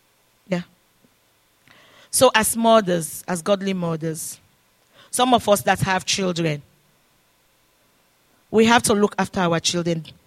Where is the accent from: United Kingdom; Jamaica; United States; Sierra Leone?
Sierra Leone; now in Canada; And the people that we came from Sierra Leone, I call them my sisters and brothers because we all came from the same country.